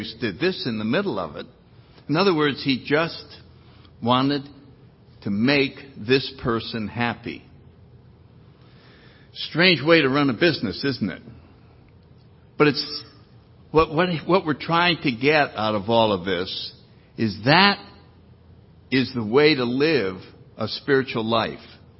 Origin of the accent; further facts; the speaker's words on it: Connecticut, United States; born there; The plan was that I was born in Connecticut.